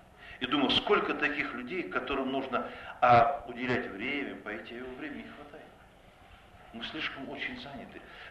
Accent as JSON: {"language": "Russian", "country": "Kazakhstan", "said": "Я казах, гражданин Казахстана, у меня, знаю казахский язык"}